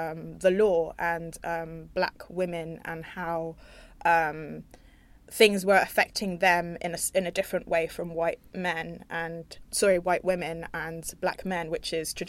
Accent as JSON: {"language": "English", "region": "London", "country": "United Kingdom", "said": "black woman. I went to state school. I was also educated at Oxford University. I'm able-bodied, I'm cisgender, I'm straight, and I'm from North London."}